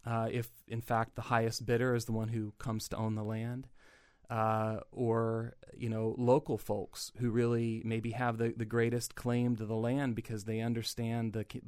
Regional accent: Iowa, United States; I do know that in Iowa, my home state, about 50% of Iowa farm ground, I believe, now is owned by women.

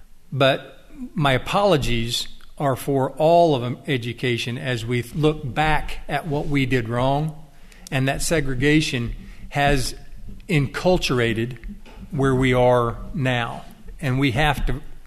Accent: Sapulpa, Oklahoma, United States; We have one of Representative Denny's colleagues that is from my hometown community of Sepulpa

